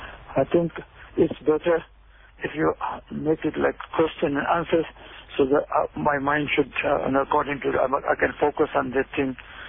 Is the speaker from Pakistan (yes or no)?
yes; Rawalpindi, Punjab, Pakistan; we are from Punjab, Rawalpindi. And Rawalpindi is a city that I was born